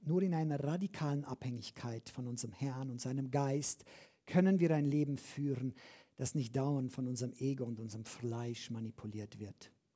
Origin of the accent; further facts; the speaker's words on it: Transylvania, Romania; moved away as an adult; now in Germany; Ihr wisst doch, ich bin in Siebenbürgen geboren, habe dort die ersten 20 Jahre meines Lebens gelebt. Aber seit 30 Jahren bin ich deutscher Staatsbürger